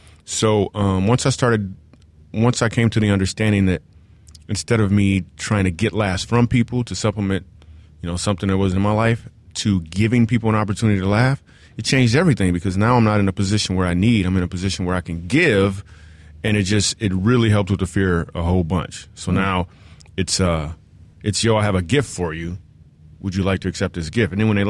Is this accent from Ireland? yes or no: no; Grand Rapids, Michigan, United States; I was actually at a movie theater when I was 17 years old in Grand Rapids, Michigan, my hometown